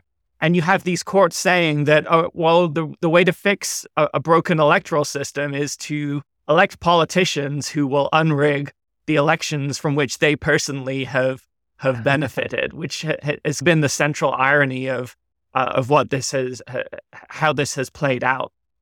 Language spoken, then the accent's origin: English; Florida, United States; here in my home state of Florida